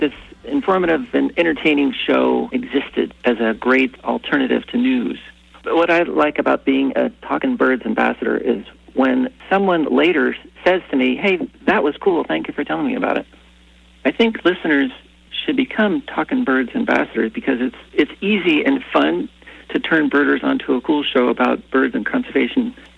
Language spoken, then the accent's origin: English; Oakland, California, United States; I'm from Oakland, California.